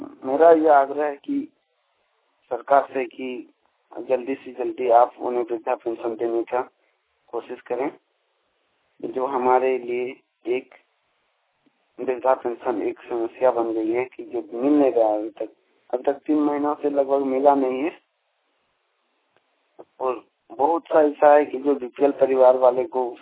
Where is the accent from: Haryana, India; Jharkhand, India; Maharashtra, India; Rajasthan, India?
Jharkhand, India; Mahagama; मैं ग्राम पोस्ट लाठी थाना महागमा जिला गोड्डा करने वाला झारखंड से।